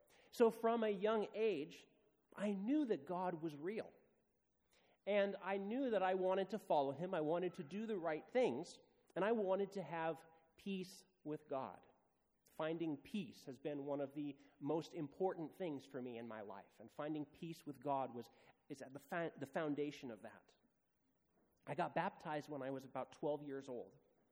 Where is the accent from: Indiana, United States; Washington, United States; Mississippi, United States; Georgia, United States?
Washington, United States; Seattle; born there; I was born in Seattle, and my parents started taking me to Sabbath school when I was just a tiny tot.